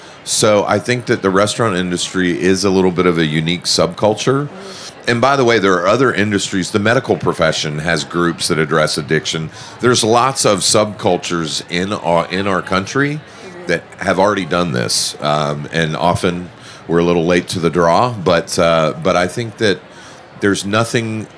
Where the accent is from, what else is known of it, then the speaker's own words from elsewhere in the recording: Atlanta, Georgia, United States; Atlanta's my hometown. I have a lot of ghosts in Atlanta from my days in addiction